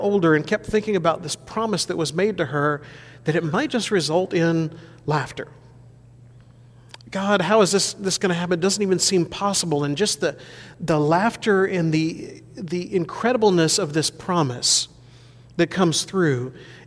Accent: Alabama, United States; now in Oregon, United States; as a kid growing up in Alabama, the heat.

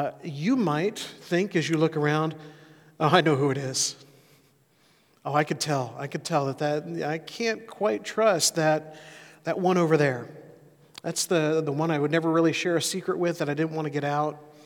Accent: Alabama, United States; now in Eugene, United States; I've been here in Eugene for a little over a year now. I grew up in Alabama, and I am an Alabama fan.

